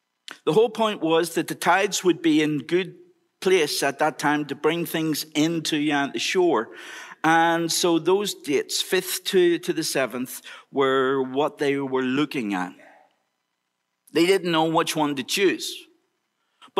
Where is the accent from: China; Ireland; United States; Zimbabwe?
Ireland; We're just going to choose one because I'm from Ireland.